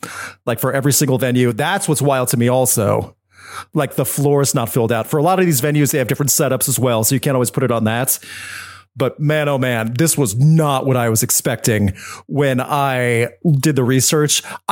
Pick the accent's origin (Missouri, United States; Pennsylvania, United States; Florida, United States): Missouri, United States; St. Louis; Last example, my hometown, St. Louis. Love my city.